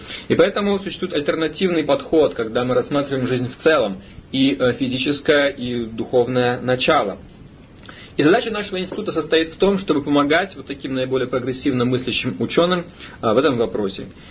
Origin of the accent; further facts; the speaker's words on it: Vladivostok, Primorsky Krai, Russia; born there; Сам я родился во Владивостоке в 60-м году.